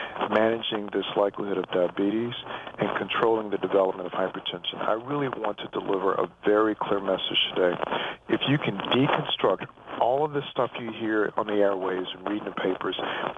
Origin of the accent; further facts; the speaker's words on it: Louisiana, United States; my home state, Louisiana, because we've got a huge burden of cardiovascular disease in Louisiana